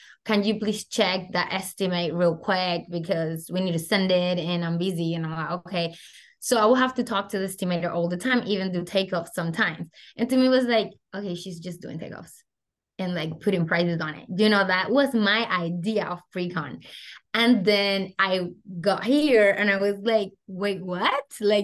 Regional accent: Venezuela; first language Spanish; English is a second language; I'm from Venezuela, my first language is Spanish, that helped tons on the job site.

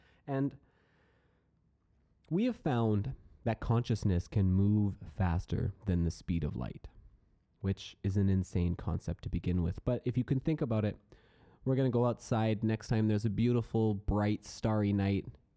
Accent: Lethbridge, Alberta, Canada; as a young man growing up in the Mormon church in Lethbridge, Alberta at the time, the appropriate course of action most people felt was to take me to psychiatrists.

